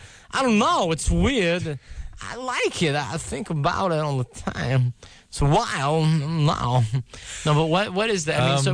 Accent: California, United States; In my high school I grew up, because I grew up in the Bay Area, I would say it was more likely.

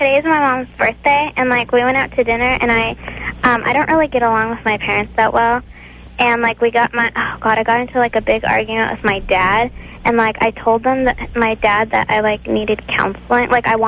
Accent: Russia; moved away; And, like, we came from another country, so, like, I think that's part of it. Like

